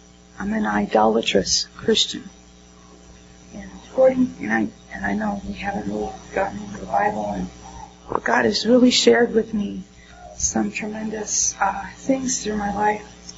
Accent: Indiana, United States; I grew up in Indiana, 75 miles away from Brian White, who died of AIDS.

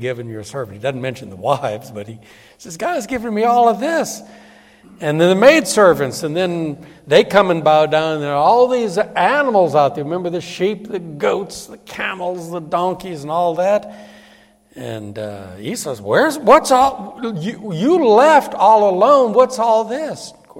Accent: New Orleans, Louisiana, United States; We grew up in New Orleans, so in the summer for a week and for a few days at Christmas, we'd drive down there and meet them.

